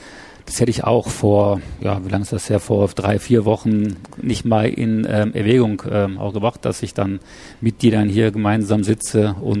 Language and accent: German; Mülheim an der Ruhr, North Rhine-Westphalia, Germany; Ich komme aus Mülheim. Ich bin aufgewachsen in Mülheim an der Ruhr, im Ruhrgebiet, habe dort 30 Jahre lang auch gelebt.